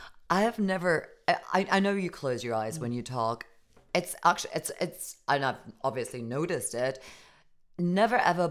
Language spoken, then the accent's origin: English; Germany; Same growing up in Germany.